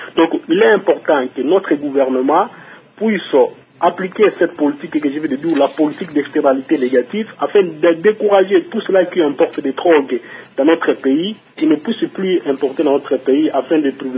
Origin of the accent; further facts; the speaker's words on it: Kampala, Central Region, Uganda; personnellement, je viens du Kampala, où j'ai traversé la frontière entre Ouganda et Rwanda, la frontière de Katuna.